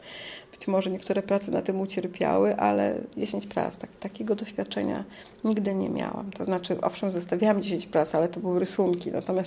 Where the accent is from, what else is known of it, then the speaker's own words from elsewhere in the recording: Lublin, Lublin Voivodeship, Poland; bo pochodzimy z Lublina, więc inne środowisko, inne miasto